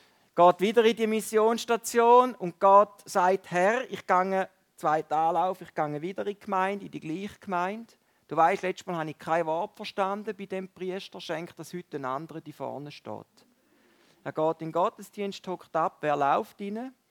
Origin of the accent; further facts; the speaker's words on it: Valais, Switzerland; nein, ich sei nicht aus Kanada. Ich komme aus dem Wallis.